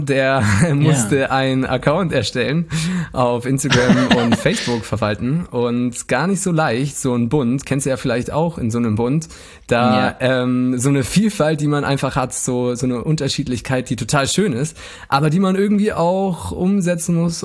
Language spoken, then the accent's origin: German; Munich, Bavaria, Germany; Ey, ich komme ja aus München, gell? Eigentlich kann ich auch schon ein bisschen bayerisch reden.